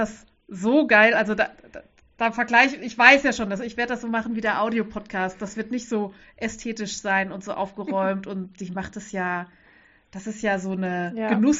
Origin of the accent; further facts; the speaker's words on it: Saarland, Germany; das Auersmacher Wollfest, weil das so aus meiner Heimatregion ist und das ist draußen in so einem alten Bauerndorf